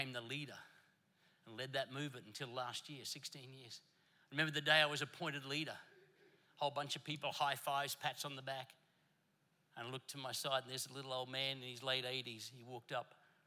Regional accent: Brisbane, Queensland, Australia; I'm from Brisbane, and I cheer for God's favorite team. We are the pride of Brisbane town, Brisbane Lions.

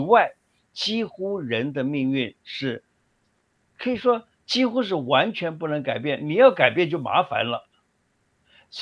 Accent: Taiwan; 所以我常常看到我们台湾人啊，也是哦，最近看到吃辣也是吃得很凶啊。

